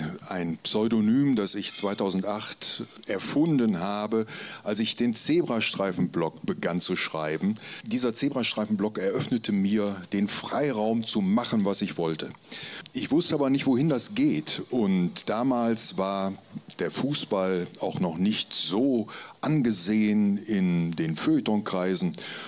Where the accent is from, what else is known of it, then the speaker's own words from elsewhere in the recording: Ruhrort, North Rhine-Westphalia, Germany; Ich bin in Ruhrort groß geworden. Die ersten 10 Jahre meines Lebens habe ich in Ruhrort verbracht